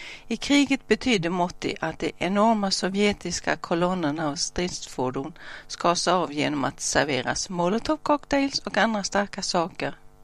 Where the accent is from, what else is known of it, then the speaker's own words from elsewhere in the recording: Tampere, Pirkanmaa, Finland; born there; för jag är född i Finland en annan dag jul på Tammerfors BB.